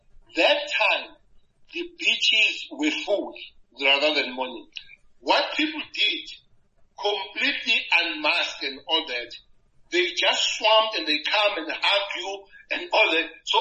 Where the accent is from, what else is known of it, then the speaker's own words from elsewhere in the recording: South Africa; I'm a South African